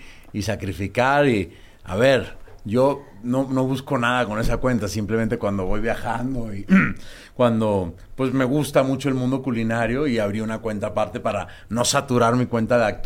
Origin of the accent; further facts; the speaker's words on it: Venezuela; Sí, bueno, soy venezolano